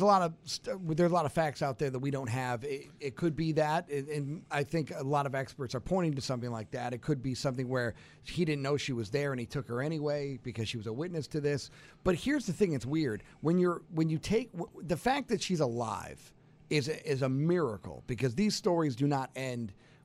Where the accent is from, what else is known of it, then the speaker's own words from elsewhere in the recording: United States; growing up in Orleans County, I had always heard that there was, like, you know, we found a skin animal with a pentagram on it